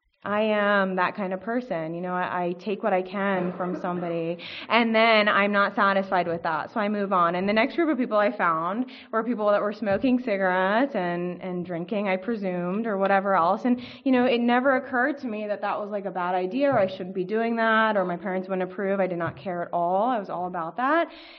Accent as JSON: {"language": "English", "region": "Pennsylvania", "country": "United States", "said": "I'm actually from Bucks County, I'm from Bucktown, and that's where I'm from here"}